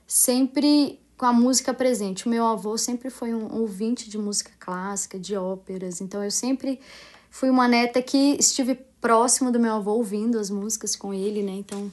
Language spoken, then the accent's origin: Portuguese; Brasília, Federal District, Brazil; Tá aqui de Brasília. Sou de Brasília. Nasci em 80. Aqui no plano piloto, né? Sou de Brasília mesmo.